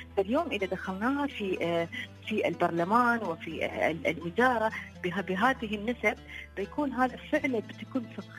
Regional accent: United Arab Emirates; أنا كمرأة إماراتية

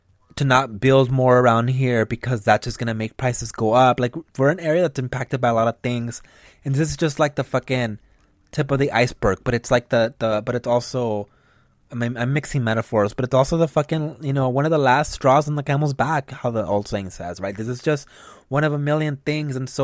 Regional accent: Los Angeles, California, United States; So if you don't know, I'm from Southeast LA, and I moved back here in the last years.

